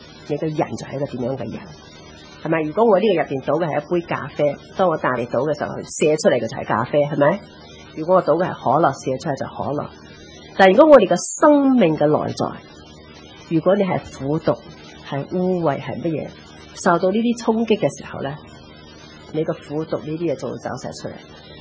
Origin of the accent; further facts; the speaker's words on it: China; 在我们中国人，我成日都觉得中国人心胸比较狭窄。